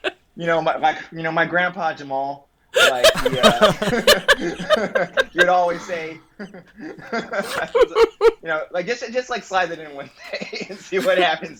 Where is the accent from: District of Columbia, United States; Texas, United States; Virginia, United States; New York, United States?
New York, United States; Queens; It's, like, bro, I'm from Queens. I don't talk like that.